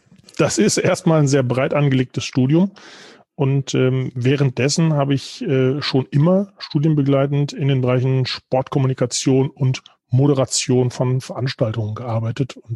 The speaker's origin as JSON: {"language": "German", "town": "Oerlinghausen", "region": "North Rhine-Westphalia", "country": "Germany", "tie": "born or raised there", "also_born_or_lived": "Bielefeld", "said": "Geboren in Bielefeld, aufgewachsen in Oerlinghausen."}